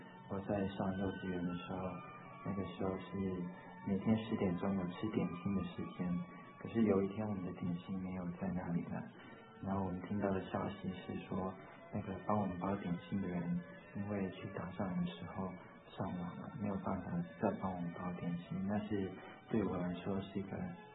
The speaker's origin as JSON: {"language": "Chinese", "country": "Vietnam", "tie": "born or raised there", "said": "我是1969年在越南出生，那也就是在越战的时代长大的。"}